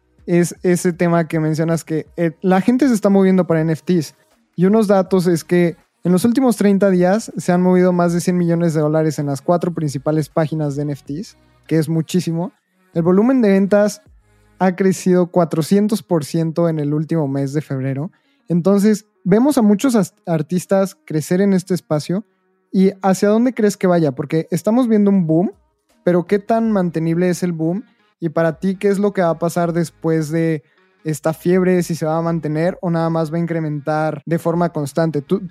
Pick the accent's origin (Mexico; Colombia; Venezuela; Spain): Mexico; como mexicano